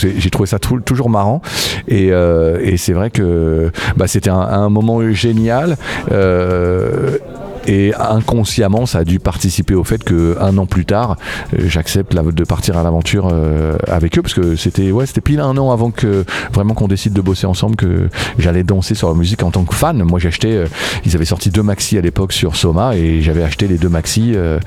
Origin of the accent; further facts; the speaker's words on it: France; je suis français